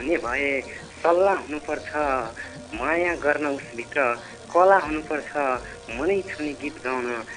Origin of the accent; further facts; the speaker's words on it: Salyan, Karnali Province, Nepal; now in Surkhet, Nepal; म सल्यान घर हो, अहिले सुर्खेतदेखि बोल्दैछु